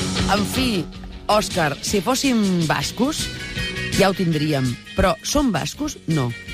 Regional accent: Catalonia, Spain

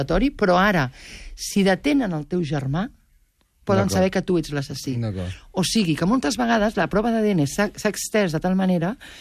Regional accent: Albons, Catalonia, Spain; El meu poble, que és un poble extraordinari de l'Empordà, que es diu Albons

